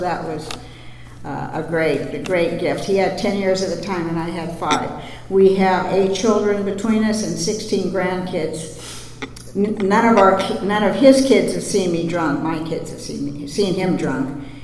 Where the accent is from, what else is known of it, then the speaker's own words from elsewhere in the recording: Kona, Hawaii, United States; I'm from Kona, Hawaii. They don't have very big meetings there.